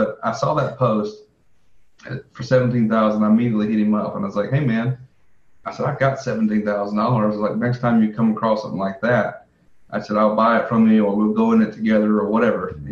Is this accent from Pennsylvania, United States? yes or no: no; Mississippi, United States; And look, I'm from Mississippi. I never was much of a reader.